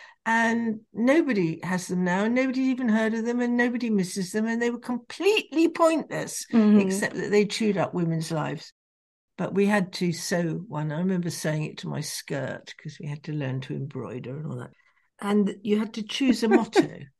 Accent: England, United Kingdom; now in Scotland, United Kingdom; being English in Scotland was most unpleasant. Mrs. Thatcher was driving the poll tax through. And if you even opened your mouth with an English accent, you're in trouble.

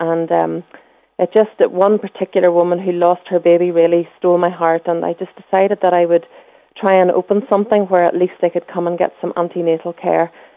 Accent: Northern Ireland, United Kingdom; as us Northern Irish woman, myself included

